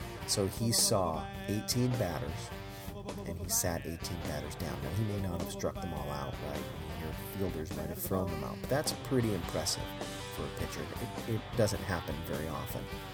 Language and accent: English; Boston, Massachusetts, United States; I grew up in Boston, and the Boston Marathon, you know, is one of, you know, the holy sportsness that is granted to us in the New England area.